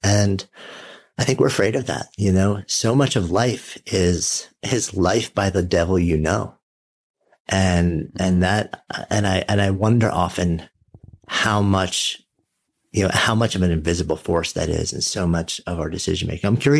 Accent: New York, United States; and being a New Yorker, you know, in the most intimate and upfront way with the truth of mortality

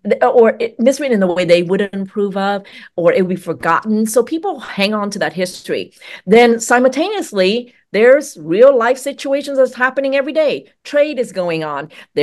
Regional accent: Vietnam; also born or lived in United States; So my experience is of a young person growing up in Vietnam and in the United States, being really afraid of ghosts or ma, right? But that's because Vietnamese people are animists.

